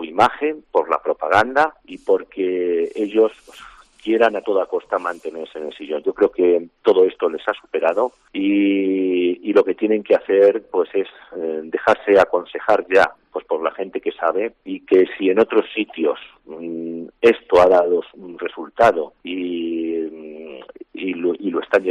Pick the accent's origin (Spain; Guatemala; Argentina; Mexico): Spain; Membrilla, Castilla-La Mancha; aquí en mi pueblo, aquí en Membrilla